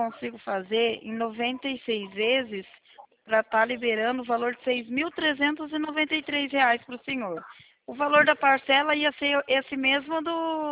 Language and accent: Portuguese; Paraná, Brazil; Eu sou do Paraná.